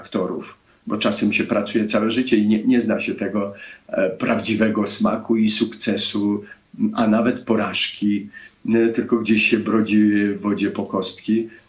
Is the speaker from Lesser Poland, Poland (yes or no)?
yes; Waksmund, Lesser Poland, Poland; Zawsze mówię, że jestem z Podhala, z Waxmunda, z małej wioski góralskiej